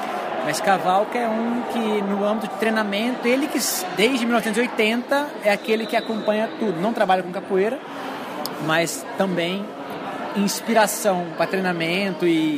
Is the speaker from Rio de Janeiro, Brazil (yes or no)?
no; Guaratinguetá, São Paulo, Brazil; quando eu fui morar em Guaratinguetá, que é praticamente a minha cidade natal, mas eu fui para lá com um ano de idade